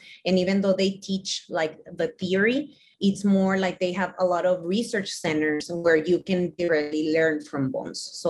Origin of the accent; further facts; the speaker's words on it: Ciudad Juárez, Chihuahua, Mexico; also born or lived in El Paso, Texas; I was born in El Paso, Texas, but raised in Ciudad Juarez, and that basically influenced me a lot into study forensic anthropology.